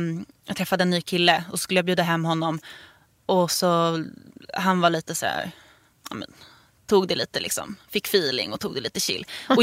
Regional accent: Stockholm, Stockholm County, Sweden; moved away as an adult; now in Örebro, Sweden; Jag flyttade från Stockholm till Örebro för att plugga. Och jag tror jag kom för långt ifrån familj och vänner. Och hittade liksom inte riktigt min plats. Folk kan vara ganska dömande mot stockholmare.

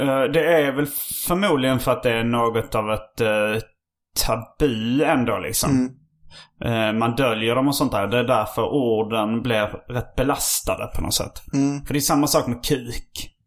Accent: Skåne, Sweden; Det skånska ordet boppar växte jag upp med.

